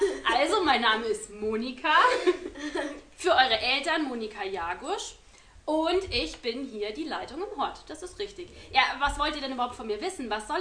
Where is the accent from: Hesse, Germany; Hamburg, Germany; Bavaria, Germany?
Bavaria, Germany; Munich; musste dann als Münchner Besucherin was erzählen.